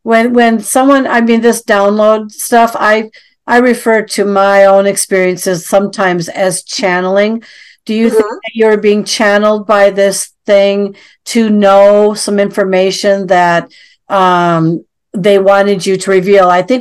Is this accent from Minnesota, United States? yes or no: yes; Minnesota, United States; But also, I'm from Minnesota, and we have, and there's been reports that we do have a different looking Bigfoot up in northern Minnesota because we've got a heavy wooded area.